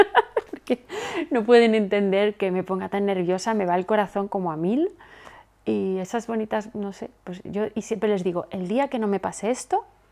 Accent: Spain; Irina es rusa y yo soy española.

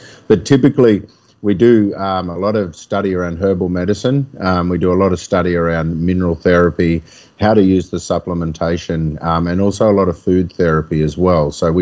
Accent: Queensland, Australia; And growing up in the Whitsundays, it was all camping and hunting and fishing.

